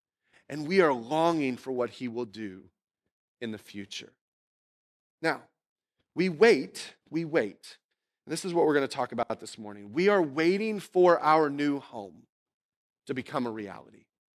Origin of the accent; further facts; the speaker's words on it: Indiana, United States; also born or lived in North Carolina; Or do I tell them that I'm from the mid part of Indiana, where I lived for the first part of my life?